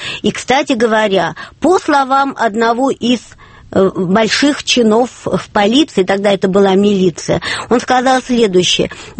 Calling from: Saint Petersburg, Russia; Я из Петербурга, Валентин. Добрый вечер

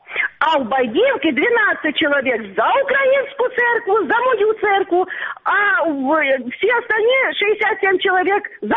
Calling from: Starobilsk, Luhansk Oblast, Ukraine; Здравствуйте, я вам звоню со Старобельска.

